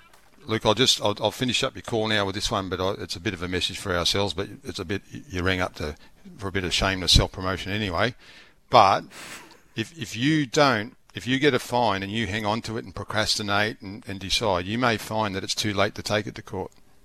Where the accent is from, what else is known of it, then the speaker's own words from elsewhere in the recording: Sydney, New South Wales, Australia; I grew up in Fairfield West in the western suburbs of Sydney back when it was more market gardens than anything else, right?